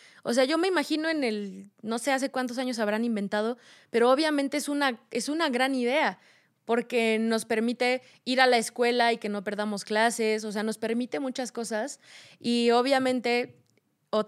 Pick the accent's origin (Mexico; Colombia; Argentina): Mexico; calzones para menstruación hecho por mujeres mexicanas, lo voy a usar porque hay en mi país